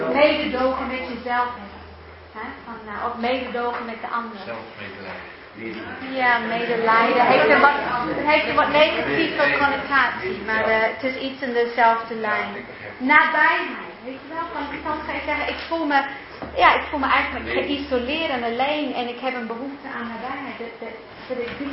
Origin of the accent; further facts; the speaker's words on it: New Zealand; Want ik kom uit Nieuw-Zeeland en ik ben 8 of 10 keer...